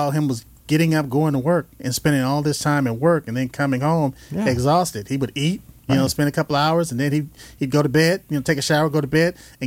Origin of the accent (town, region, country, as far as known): Los Angeles, California, United States; born or raised there